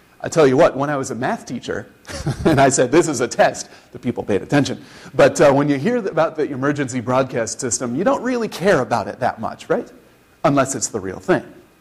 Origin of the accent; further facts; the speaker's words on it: Indiana, United States; Tara and I came from Indiana.